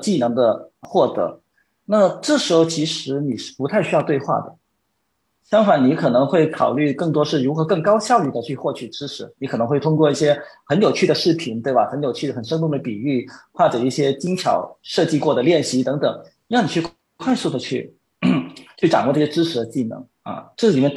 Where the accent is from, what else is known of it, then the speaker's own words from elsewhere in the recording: Jiangmen, Guangdong, China; 因为那时候我在广州，然后我老家在江门，两个地方隔得并不太远